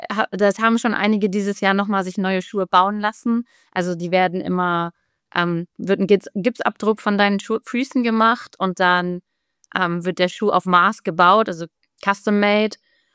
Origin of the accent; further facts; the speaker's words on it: Berlin, Germany; Ich komme aus Berlin